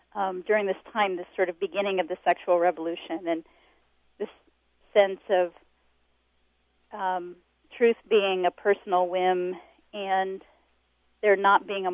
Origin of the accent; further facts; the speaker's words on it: Ohio, United States; I'm from Ohio. I am the daughter of a professor at Ohio State